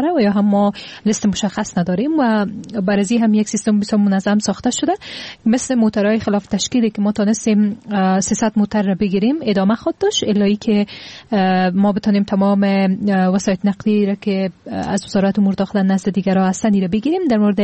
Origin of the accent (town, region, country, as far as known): Afghanistan